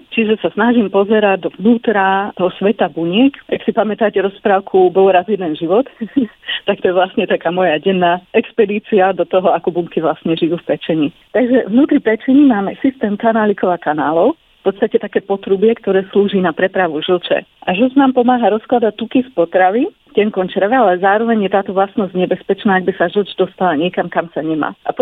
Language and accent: Slovak; Banská Bystrica, Banská Bystrica Region, Slovakia; moved away as an adult; now in Prague, Czechia; Pochádzam z Banskej Bystrice, ale po gymnáziu už som sa presunula do Prahy na Vysokú školu chemicko-technologickú.